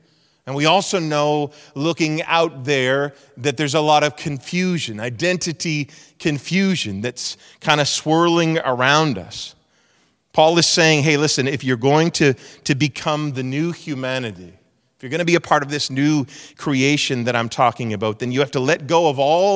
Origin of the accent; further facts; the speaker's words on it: Canada; I'm thankful for who I am. Thankful that I'm a Canadian.